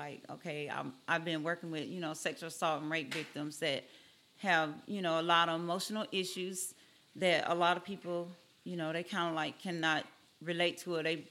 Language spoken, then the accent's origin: English; McGee, Mississippi, United States; I'm originally from McGee, Mississippi. That's where I was born and raised